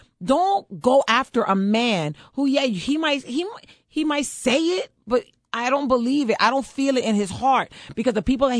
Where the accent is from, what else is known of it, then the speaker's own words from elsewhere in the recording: United States; Because they think I'm an immigrant. I'm American, I'm on the radio, look!